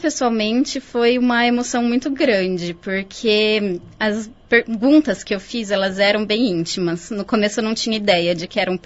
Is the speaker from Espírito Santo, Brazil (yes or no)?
no; Campinas, São Paulo, Brazil; muito tempo fora de Campinas e essa é a minha primeira entrevista numa rádio, então eu estou feliz de ser na minha cidade natal e estar de volta.